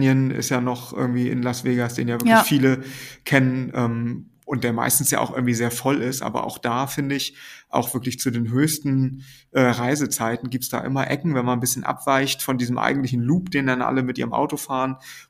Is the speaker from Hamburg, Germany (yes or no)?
yes; Hamburg, Germany; Hier als Hamburger